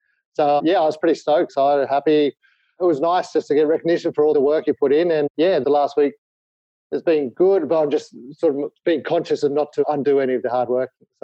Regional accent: Sydney, New South Wales, Australia; also born or lived in Japan; I was born and raised in Sydney. Spent 7 or 8 years over in Japan when I was first married. So now I'm sort of late 40s.

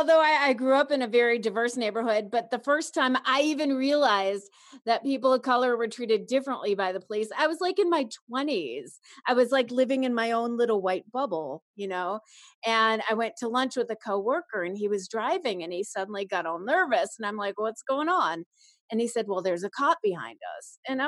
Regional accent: Chicago, Illinois, United States; also born or lived in Los Angeles; And, you know, I grew up in Chicago and then I moved to LA.

